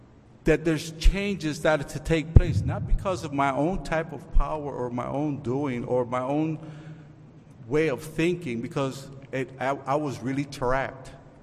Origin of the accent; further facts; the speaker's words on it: Chicago, Illinois, United States; also born or lived in Puerto Rico; Raised in Chicago in the 1960s, early 70s, there was a lot of ethnicities all around.